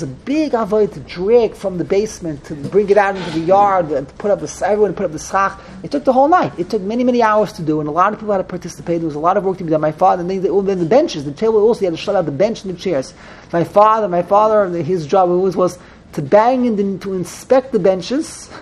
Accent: New York City, New York, United States; I grew up in the Lower East Side.

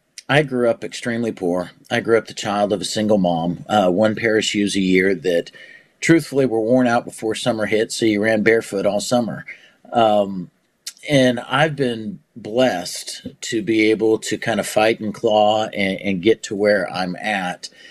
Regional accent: Spokane, Washington, United States; born there; So, you know, I was born in Spokane, Washington. I got blessed to go to college in Spokane.

